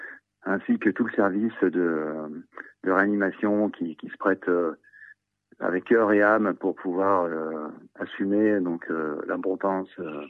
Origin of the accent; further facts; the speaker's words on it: Aix-les-Bains, Auvergne-Rhône-Alpes, France; born there; c'est un territoire où je suis né à Aix-les-Bains. Et je me suis toujours exprimé dans ce département, que ce soit Savoie ou Haute-Savoie.